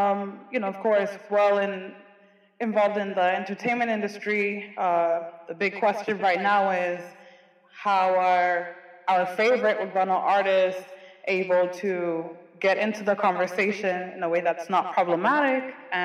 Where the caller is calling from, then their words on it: Boston, Massachusetts, United States; I am in Boston, Massachusetts.